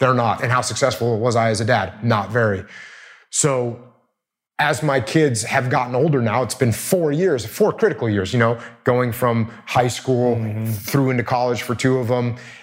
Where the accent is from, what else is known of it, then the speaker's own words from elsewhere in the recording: New England, United States; So we've taken an industry, which I grew up in New England, and that used to be sort of the center for textiles in America